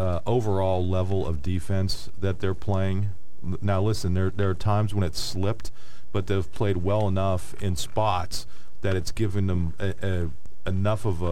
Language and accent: English; Hazleton, Pennsylvania, United States; He influenced every kid in my hometown of Hazleton.